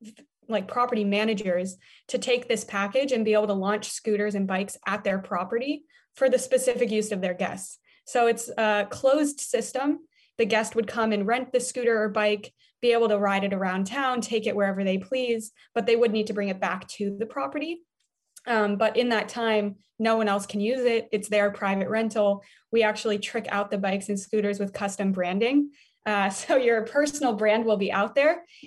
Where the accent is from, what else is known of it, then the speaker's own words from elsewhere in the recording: Denver, Colorado, United States; I grew up in Denver, Colorado, so I was always on a bike.